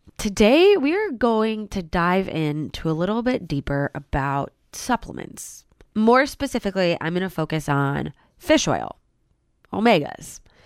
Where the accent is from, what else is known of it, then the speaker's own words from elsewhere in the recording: Chicago, Illinois, United States; now in Greenwood, United States; So I'm not a Greenwood native. I'm a transplant. I'm from Chicago originally.